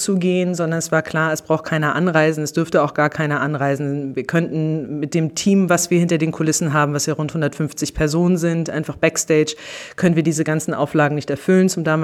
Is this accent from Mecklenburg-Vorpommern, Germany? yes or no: yes; Rügen, Mecklenburg-Vorpommern, Germany; Ich bin auf der Bühne, auf der Naturbühne Ralswiek aufgewachsen, seit meinem 9. Lebensjahr auf Rügen und somit auch Störtebeker, bin ich mit Störtebeker groß geworden. Und ja, jetzt bin ich fast 38 Jahre alt